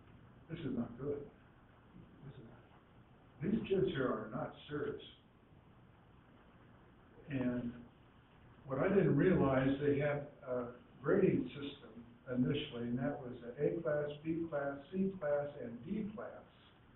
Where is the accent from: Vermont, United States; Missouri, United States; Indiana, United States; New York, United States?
Indiana, United States; And I was born and raised in Indiana, the second in a family of eight.